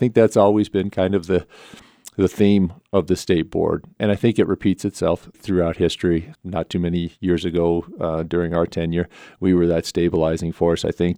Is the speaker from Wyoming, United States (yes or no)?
yes; Pinedale, Wyoming, United States; born or raised there